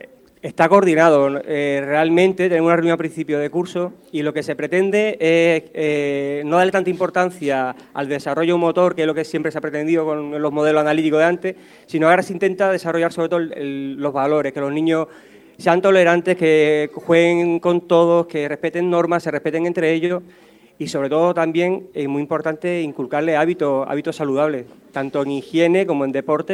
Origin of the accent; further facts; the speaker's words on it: Málaga, Andalusia, Spain; now in Almería, Spain; Soy de Málaga, pero llevo ya instalado en Almería bastante tiempo.